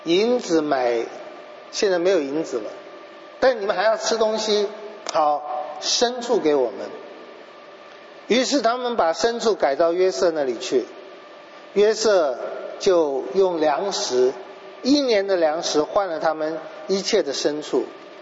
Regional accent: China; 我们中国人叫下人

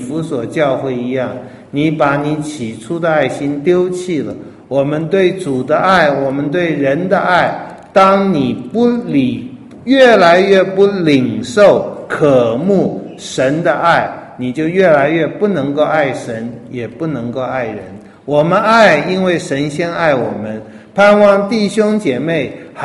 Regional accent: Taiwan; 不管是吃喝拉撒，像我们台湾话讲的那样子

